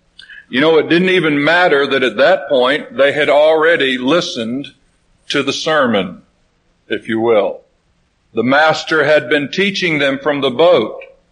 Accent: Florida, United States; back in the days when I was growing up in Florida, when much of Florida was still in a fairly pristine condition

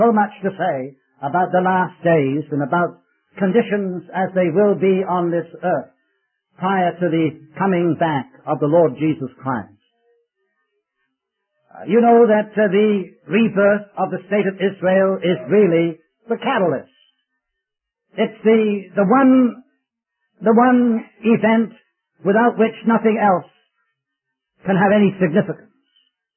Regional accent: United Kingdom; born or raised there

